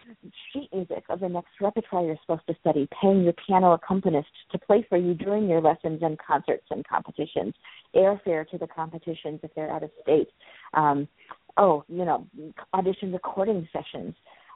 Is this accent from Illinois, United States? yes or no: yes; Chicago, Illinois, United States; I get to enjoy being a Chicagoan, but I don't have to actually be there every day of the year.